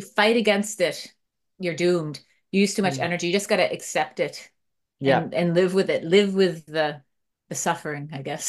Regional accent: Maine, United States; Well, I mean, I grew up in Maine, right?

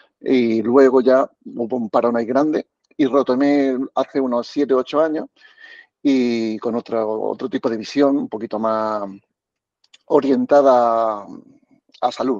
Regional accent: Barcelona, Catalonia, Spain; yo de pequeño viví en Barcelona, pues la humedad, el clima, pues no ayudaba para nada

